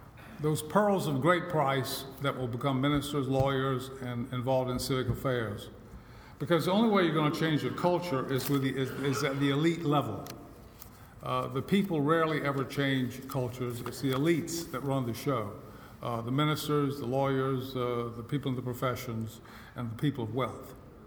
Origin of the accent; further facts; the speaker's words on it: South Carolina, United States; Well, it's a great pleasure to be here in Texas. I'm from South Carolina, and I don't know as much about Texas as I ought to know.